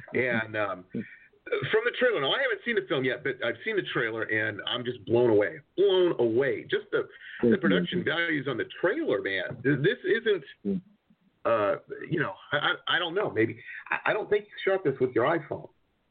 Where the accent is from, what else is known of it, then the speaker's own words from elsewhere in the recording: Detroit, Michigan, United States; You know, I grew up in Detroit and I knew a lot of people that did bad things.